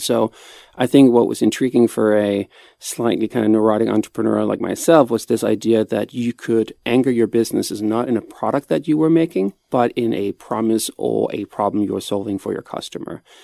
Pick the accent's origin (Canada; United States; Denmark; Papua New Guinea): Denmark; Copenhagen, Capital Region of Denmark; I'm from Copenhagen and he's from Iowa